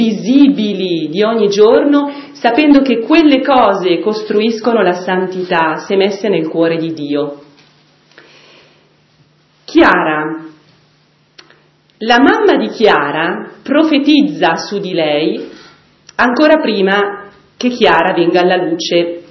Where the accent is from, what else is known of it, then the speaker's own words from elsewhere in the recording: Lombardy, Italy; Sono della Lombardia, della provincia di Lecco.